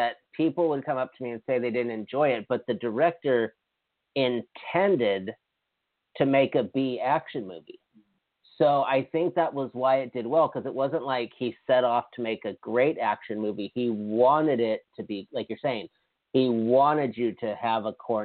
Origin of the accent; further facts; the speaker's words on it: Hawaii, United States; I mean, I'm from Hawaii